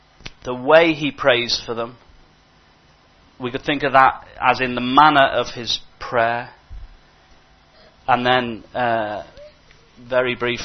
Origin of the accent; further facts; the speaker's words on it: United Kingdom; Sometimes we're very British.